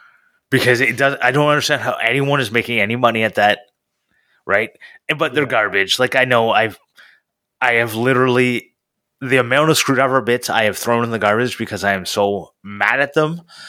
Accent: Canada; I'm Canadian

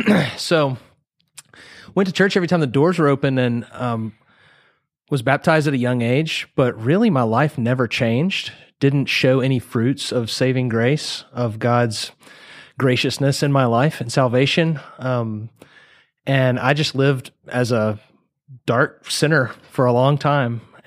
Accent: Bridge City, Texas, United States; So I grew up in Southeast Texas in a little town called Bridge City. It's between Orange and Port Arthur, Golden Triangle area.

